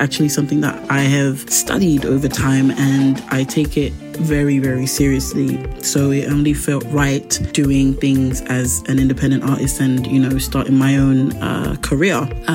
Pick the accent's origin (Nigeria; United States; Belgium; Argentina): Nigeria; also born or lived in London; I was born in London. I did a lot of my primary school years, a bit of nursery and primary school in Nigeria, which is my country of origin. That's where my parents are from. I just happened to be born in London.